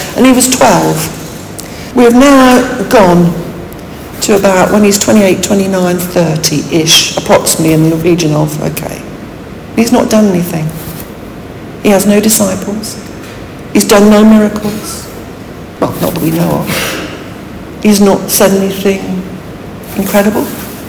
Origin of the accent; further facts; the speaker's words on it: England, United Kingdom; being English, British, we can be a bit too reserved in our thoughts about storytelling.